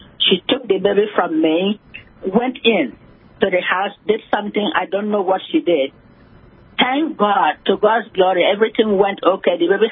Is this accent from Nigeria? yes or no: yes; Nigeria; I'm a Nigerian.